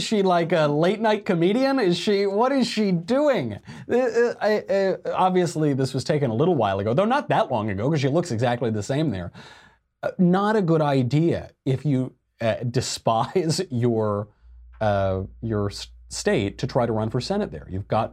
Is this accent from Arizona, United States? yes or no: yes; Arizona, United States; my home state of Arizona